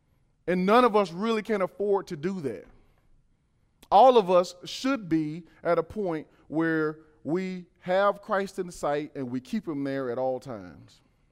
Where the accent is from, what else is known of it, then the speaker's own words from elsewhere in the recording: Georgia, United States; You know, when I was born and raised in Georgia, we would drive and it'd be acres and acres and acres of cornfields.